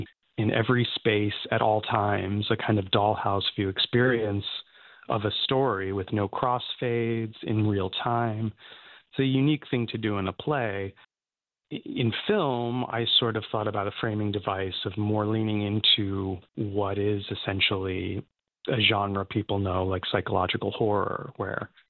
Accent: Scranton, Pennsylvania, United States; where did you grow up? Where was home? And so for me, that's, you know, always going to be Scranton.

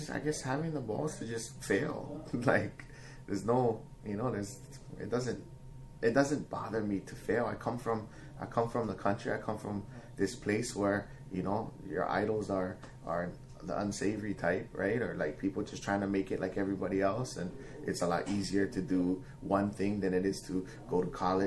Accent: Hawaii, United States; wait, I'm Hawaiian. I'm in this space.

